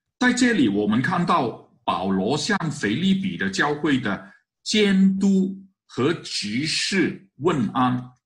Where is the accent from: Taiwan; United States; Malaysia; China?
China; 外邦人就是所有不是犹太人的，他们都是外邦人啊，包括我们原来，包括我们中国人也是啊，外邦人。